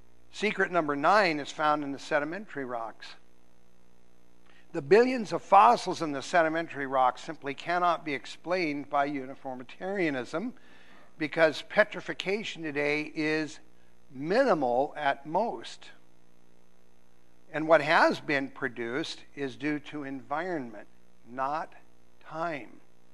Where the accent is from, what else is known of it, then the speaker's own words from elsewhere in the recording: Minnesota, United States; Yeah, I'm from Minnesota.